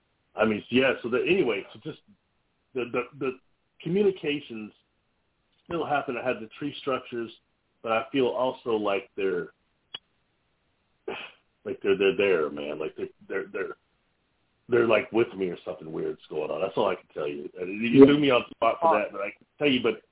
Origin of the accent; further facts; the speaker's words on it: Midwest, United States; I said, look, I'm from the Midwest.